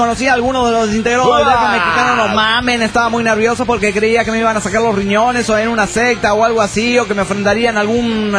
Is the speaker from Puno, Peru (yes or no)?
yes; Juliaca, Puno, Peru; de Juliaca, Perú.